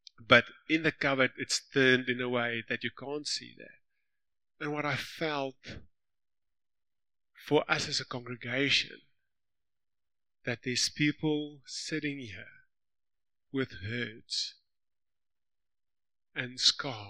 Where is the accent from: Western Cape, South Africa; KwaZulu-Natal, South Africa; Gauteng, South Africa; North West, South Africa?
North West, South Africa; Lichtenburg; I grew up in Lichtenburg with Louis. Louis, yes, Lichtenburg. So we were in the same high school, Lichtenburg High School. I grew up in a place called Lichtenburg.